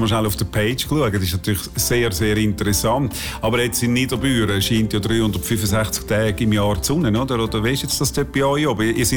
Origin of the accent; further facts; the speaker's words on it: Zurich, Switzerland; accent: Zurich German; ich mit meinem bescheidenen Zürcher Dialekt, oder ja, ist zwar auch nicht gerade ein richtiger, aber indirekter Zürcher Dialekt